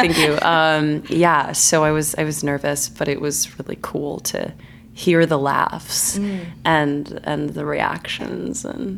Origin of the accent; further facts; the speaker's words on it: Claremont, California, United States; I'm originally from Claremont, California.